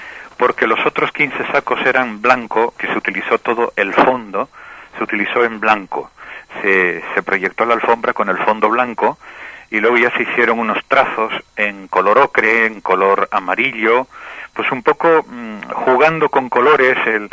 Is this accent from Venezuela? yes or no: no; La Orotava, Canary Islands, Spain; yo soy hijo de un pueblo, soy hijo de la Orotava, hijo natural de... hijo de allí